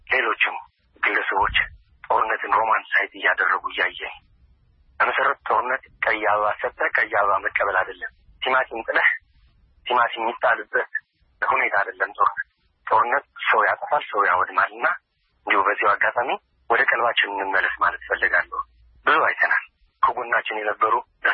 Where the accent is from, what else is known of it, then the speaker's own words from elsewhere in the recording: Tigray, Ethiopia; moved away; እኛ ከምዕራብ ትግራይ ነን ተፈናቅለን የመጣ ነው።